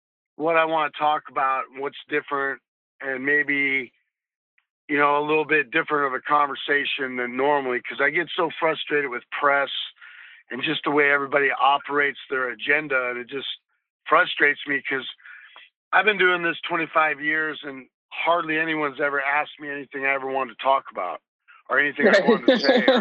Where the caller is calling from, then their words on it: Des Moines, Iowa, United States; I'm calling from Des Moines, Iowa, so, you know, middle of the United States